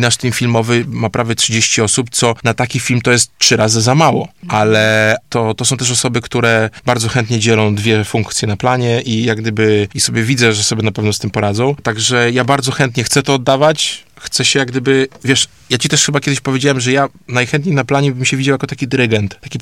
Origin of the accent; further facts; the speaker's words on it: Rzeszów, Subcarpathian Voivodeship, Poland; Wszyscy jesteśmy z Rzeszowa, więc chcielibyśmy mieć jak najwięcej tych rzeszowiaków z nami.